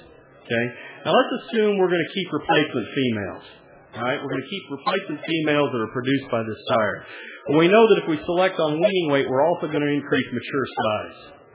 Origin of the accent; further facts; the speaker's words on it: Oklahoma, United States; or where I grew up in Oklahoma.